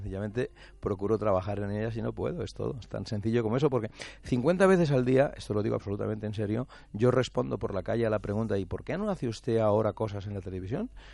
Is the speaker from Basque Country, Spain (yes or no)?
no; Barcelona, Catalonia, Spain; Mi padre Valladolid, mi madre Cuevas de Almanzora, uh-huh. Almería, yo Barcelona, yo soy catalán y ya está, pero soy catalán por casualidad, como soy español por casualidad.